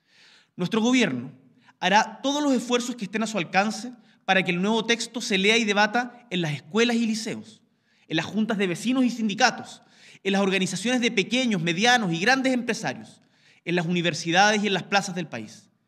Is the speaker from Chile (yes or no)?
yes; Chile; una tradición electoral y política que nos enorgullece como chilenos.